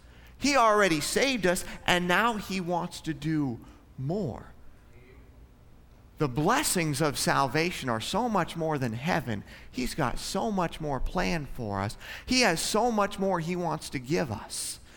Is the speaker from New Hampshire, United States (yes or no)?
no; Alaska, United States; We grew up way up in Alaska.